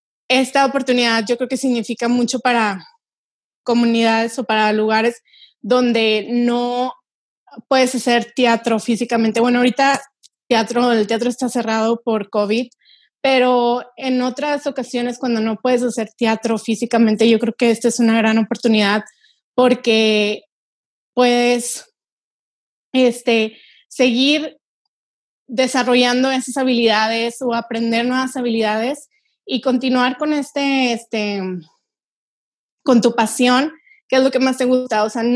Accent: Monterrey, Nuevo León, Mexico; soy de Monterrey, México

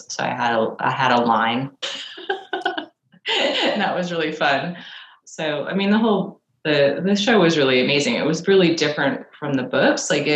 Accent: Manhattan, New York, United States; I grew up in Manhattan. It's going to be about Manhattan teenagers.

